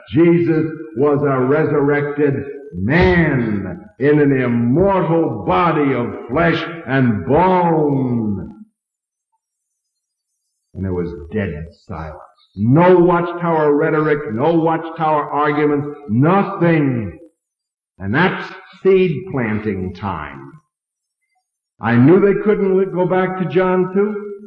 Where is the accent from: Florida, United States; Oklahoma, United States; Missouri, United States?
Missouri, United States; I'm from Missouri. Prove it to me.